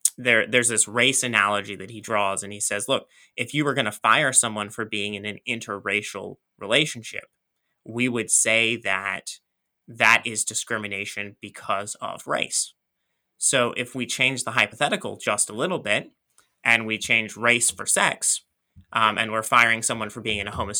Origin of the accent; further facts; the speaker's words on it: Australia; sort of my family's lore is that we're part Aboriginal, being Australian.